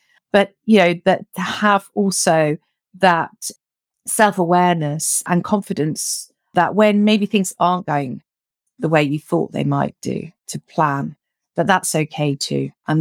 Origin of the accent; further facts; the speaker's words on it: United Kingdom; I'm based in the UK. I'm a Brit by background, although I've lived all over the place. I spent 25 years predominantly working in financial services in the City of London.